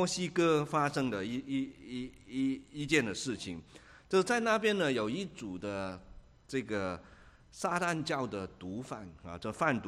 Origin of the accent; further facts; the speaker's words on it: Hong Kong; 我是在香港长大